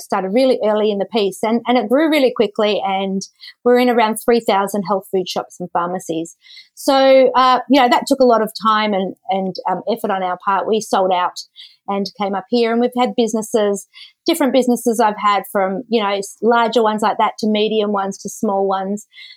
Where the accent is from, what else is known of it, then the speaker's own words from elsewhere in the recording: Melbourne, Victoria, Australia; I came from Melbourne